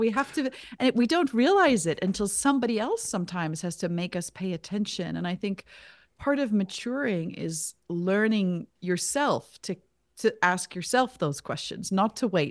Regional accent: South Africa; as a white kid growing up in South Africa.

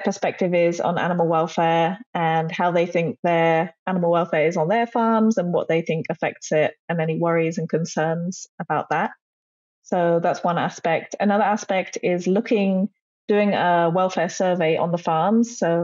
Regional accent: England, United Kingdom; now in Indonesia; I'm originally from England, but I live in Indonesia. I've been here for about 9 years now.

